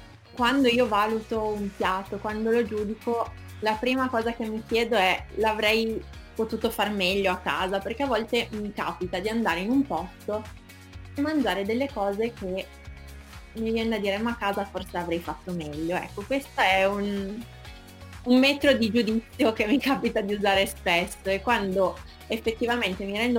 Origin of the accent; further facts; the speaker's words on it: Piedmont, Italy; sono piemontese, ma arrivo dalla provincia di Alessandria, quindi vicina, ma non abbastanza per fare avanti e indietro, e quindi mi sono trasferita qua.